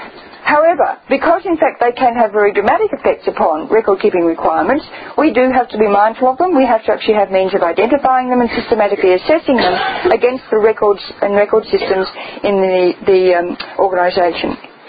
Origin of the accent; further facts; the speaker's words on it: Australia; I did point out to them as an Australian, I'm not actually a native English speaker